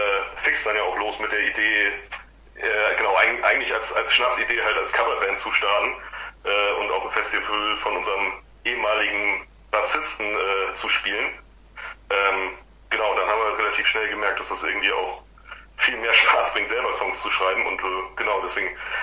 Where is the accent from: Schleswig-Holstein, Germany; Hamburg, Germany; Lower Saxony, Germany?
Hamburg, Germany; ich bin effektiv tatsächlich der Einzige, der auch gebürtiger Norddeutscher ist.